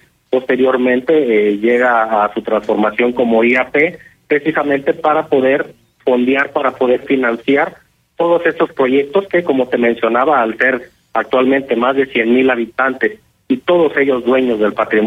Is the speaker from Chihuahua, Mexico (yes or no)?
no; Querétaro, Mexico; es patrimonio de todos nosotros como queretanos, como mexicanos.